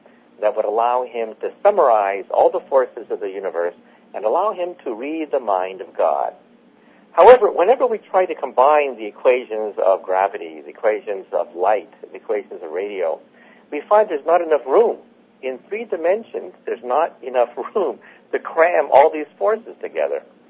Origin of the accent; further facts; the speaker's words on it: California, United States; when I was a child growing up outside San Francisco, I used to spend hours watching the carp swimming in the Japanese tea garden.